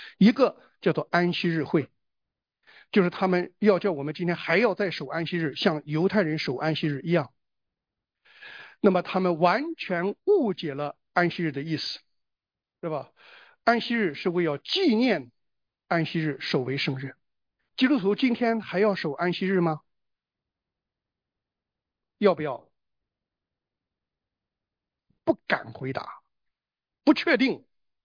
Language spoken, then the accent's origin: Chinese; China; 在咱们中国人的历史当中，有很多的悲剧。我小的时候在农村的时候啊